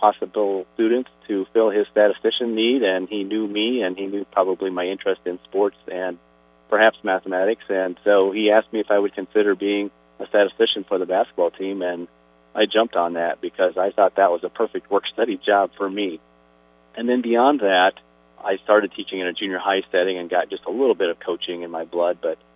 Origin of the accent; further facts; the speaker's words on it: Oskaloosa, Iowa, United States; I'm a farm kid from southwest of Oskaloosa, and I went to Oskaloosa Christian Grade School and Oskaloosa Senior High School, but through my church in Oskaloosa